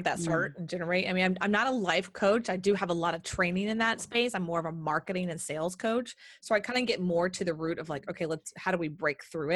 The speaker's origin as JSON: {"language": "English", "region": "Texas", "country": "United States", "tie": "born or raised there", "said": "So I grew up here in the United States in Texas. Okay. I grew up in a very Southern home, I would call it."}